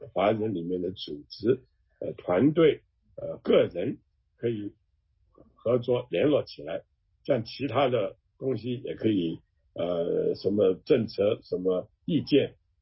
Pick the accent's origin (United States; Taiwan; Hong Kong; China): United States; 但是我们是美国人，我们要跟美国人一样的，同样的有权利，同样的优待，同样的有话讲